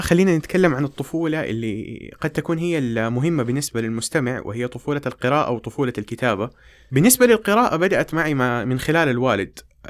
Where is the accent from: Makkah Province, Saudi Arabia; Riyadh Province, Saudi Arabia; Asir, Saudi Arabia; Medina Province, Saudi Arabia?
Makkah Province, Saudi Arabia; Jeddah; born or raised there